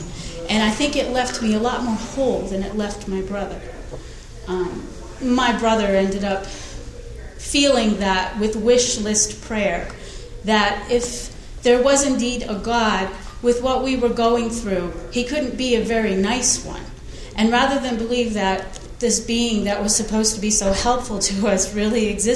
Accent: New England, United States; Now, I was in the Deep South, and I came from New England.

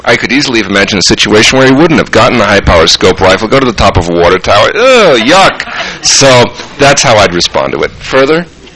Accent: New York City, New York, United States; What can I say? I'm from the Lower East Side. We either kill him or we put up with him.

